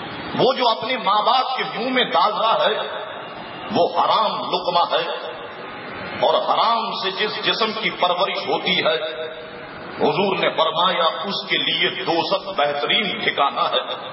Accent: Karachi, Sindh, Pakistan; پورا پاکستان اور بالخصوص میرا شہر کراچی دلہن کی طرح سجا ہوا ہے

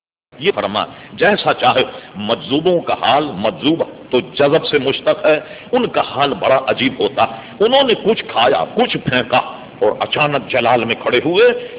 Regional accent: Hyderabad, Telangana, India; میں نے اس لیے کہا کہ میں حیدرآباد دکن کا رہنے والا ہوں. سقوط حیدرآباد دکن میرے سامنے ہوا.

